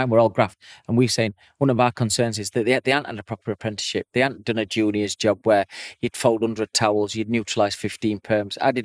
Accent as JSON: {"language": "English", "region": "Yorkshire and the Humber", "country": "United Kingdom", "said": "I'm a Yorkshire lad."}